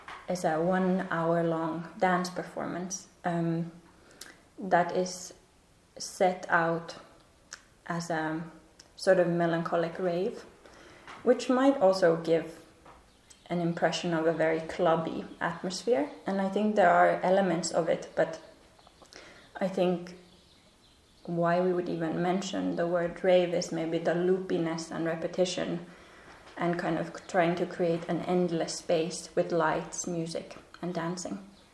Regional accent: Finland; English is a second language; now in Copenhagen, Denmark; So I'm originally from Finland, and I started my dancing there, yet it kind of became much more sort of official and concrete when I moved to Copenhagen.

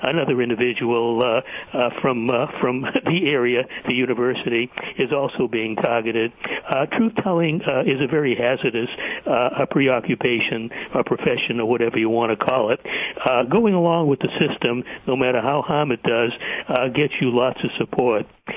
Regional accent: Boston, Massachusetts, United States; It happens to be my hometown, which really is not the issue at all. I grew up there way, way back.

